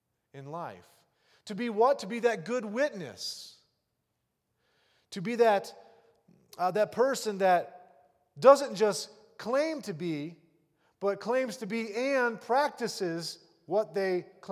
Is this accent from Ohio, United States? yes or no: yes; Ohio, United States; I believe that I had a dream when I was living in Ohio that I was going to die if I did not leave my hometown.